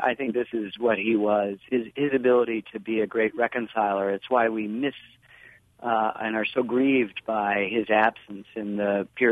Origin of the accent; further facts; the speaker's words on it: Ann Arbor, Michigan, United States; I'm a Michigander, and I grew up in Ann Arbor.